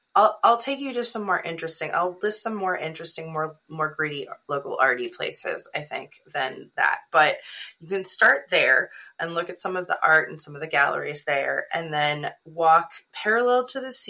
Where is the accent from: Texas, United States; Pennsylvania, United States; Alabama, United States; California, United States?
California, United States; now in Seattle, United States; I grew up in California, where BART is the light rail, Bay Area Rapid Transit, and BART is filthy, elderly, and a little murdery.